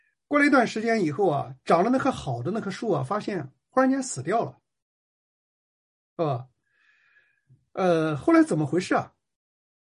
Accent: China; 我们中国人把很多很多的资源都消耗在了战争的里面，消耗在了斗争的里面。我们从49年到今天，是吧？

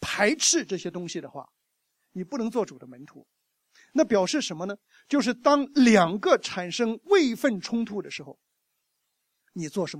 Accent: China; 所以我们中国人常常说入乡随俗

